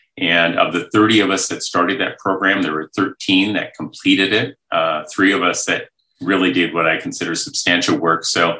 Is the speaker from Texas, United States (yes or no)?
no; Iowa, United States; During the time that I was growing up in Iowa, which was during the 60s, 1960s